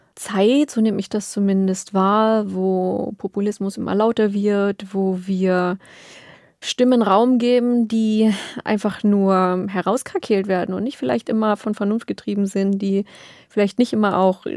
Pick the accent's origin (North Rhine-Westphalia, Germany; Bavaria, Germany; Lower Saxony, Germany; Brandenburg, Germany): Brandenburg, Germany; Ja, der Spreewald, da wohnt mein Herz immer noch, ist immer noch meine Heimat.